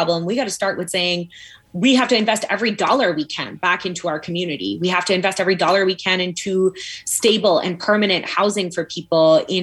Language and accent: English; Pakistan; Like, it's like my family, we're Pakistani, but on my mom's side of the family, they are not like native to Pakistan.